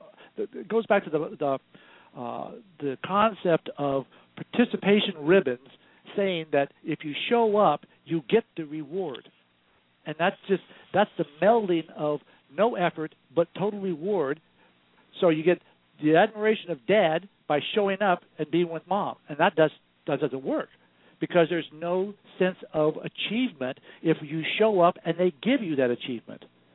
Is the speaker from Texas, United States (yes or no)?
yes; Texas, United States; growing up in South Texas where the strength of manhood is held in high esteem